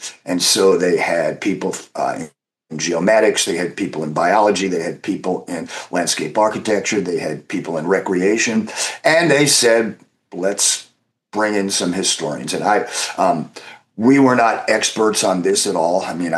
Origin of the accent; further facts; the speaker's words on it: New York, United States; moved away as an adult; now in Virginia, United States; Actually, I grew up in New York and then went to Virginia to go to college.